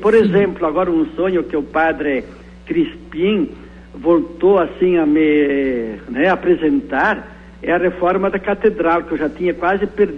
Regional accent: Bento Gonçalves, Rio Grande do Sul, Brazil; born there; acho que é o lugar ainda onde eu nasci, bem lá no interior do município de Bento Gonçalves.

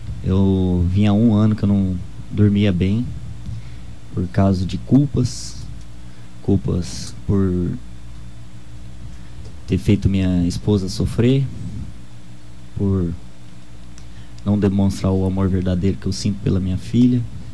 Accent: Dourados, Mato Grosso do Sul, Brazil; Sou de Dourados.

